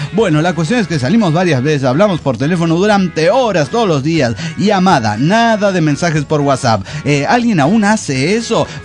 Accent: Mexico City, Mexico; Vengo de Tepito, en la Ciudad de México

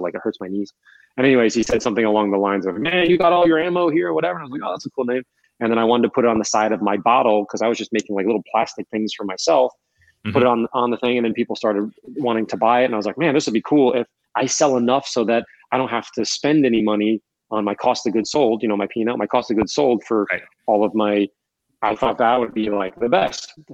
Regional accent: New York, United States; Obviously I'm a New Yorker, like that, that means you're part of the team.

